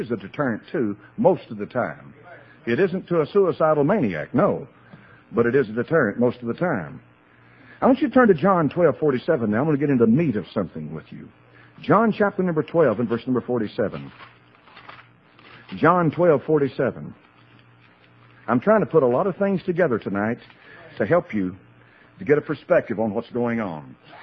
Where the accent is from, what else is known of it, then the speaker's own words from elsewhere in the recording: United States; God bless America. I'm an American.